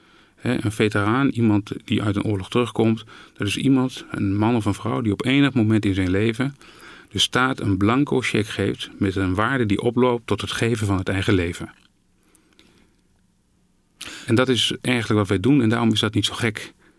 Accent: Netherlands; toen werden wij pas ingevlogen als Nederlanders

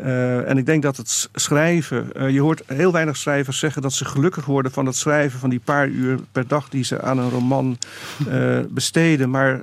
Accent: Zeeland, Netherlands; Ik heb mijn jeugd doorgebracht in Zeeland, op het eiland Zuid-Beverland.

